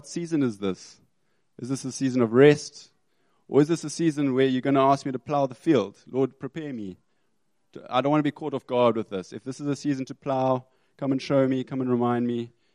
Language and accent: English; Zimbabwe; I can't look at a cow and not use the Shona word, because I'm from Zim